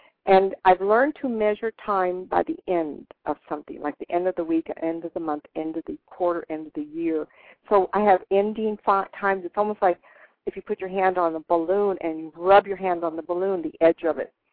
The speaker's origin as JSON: {"language": "English", "town": "Sacramento", "region": "California", "country": "United States", "tie": "born or raised there", "also_born_or_lived": "Inglewood / Hollywood / San Diego", "lives_now": "Tucson, United States", "said": "Well, you know, I was born in Inglewood. We lived in Hollywood. And then I went to Pacific Beach and San Diego area. And then when my father was killed, we moved to Sacramento."}